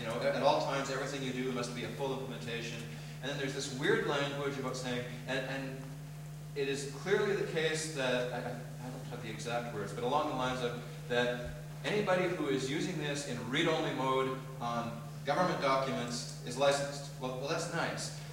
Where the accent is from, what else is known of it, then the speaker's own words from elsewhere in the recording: Canada; I should say, I'm Canadian, so I say they about the Americans.